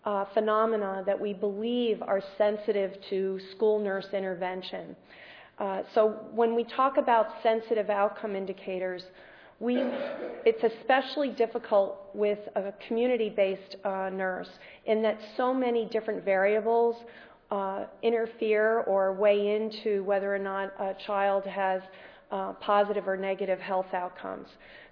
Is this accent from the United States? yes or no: yes; Illinois, United States; And actually, I come from Illinois